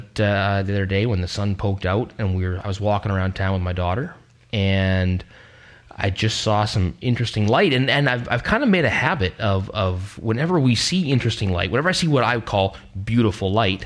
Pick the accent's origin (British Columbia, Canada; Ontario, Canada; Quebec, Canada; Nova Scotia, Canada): British Columbia, Canada; Steveston; because for me, this is home, even though it's different than when I grew up around Steveston. It has changed a little.